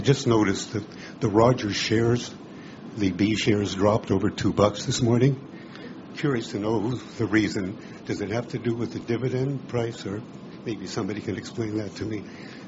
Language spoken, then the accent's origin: English; Ottawa, Ontario, Canada; I'm from Ottawa.